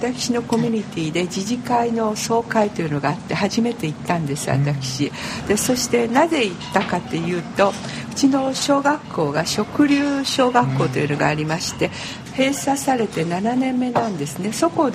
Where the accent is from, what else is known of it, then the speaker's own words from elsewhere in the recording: United States; now in Japan; 私たちはアメリカから来ているけれども、それなりに地域にも貢献してはいなくはない家族だと思っているんですけれども